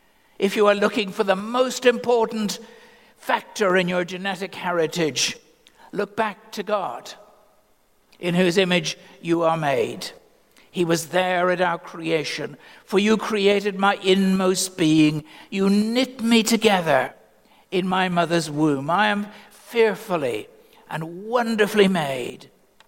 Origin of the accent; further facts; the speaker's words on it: Ireland; I'm Irish and I love rugby, and the Irish team forgot to turn up this afternoon.